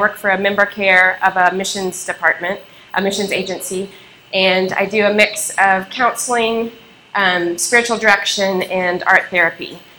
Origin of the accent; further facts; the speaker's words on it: Texas, United States; moved away as an adult; So I'm a Texan. I moved to Asia in 2018, lived over in China for a couple years.